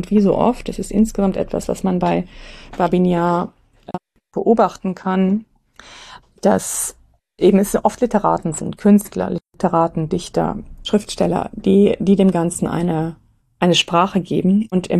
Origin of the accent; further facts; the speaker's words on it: Ukraine; Und gerade weil wir als Ukrainer, die immer wieder unter dem Druck der Russifizierung stehen